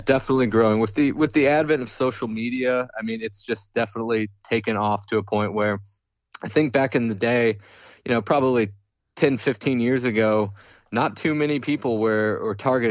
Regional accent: Alice, Texas, United States; now in Austin, United States; you know, we came from South Texas. So we both were raised in a town called Alice. It was 30 minutes from Corpus Christi, Port Aransas, Texas.

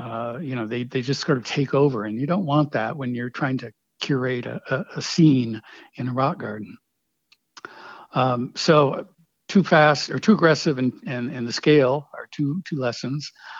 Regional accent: Florida, United States; I grew up down in South Florida where we really didn't have the sort of rocks or the sort of landscape that would lend itself to a rock garden.

